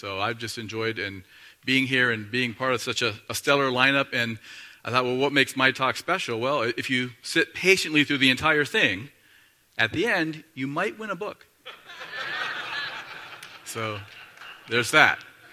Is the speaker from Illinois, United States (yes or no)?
no; Ohio, United States; I grew up in Northeast Ohio, so that tells you about what I think.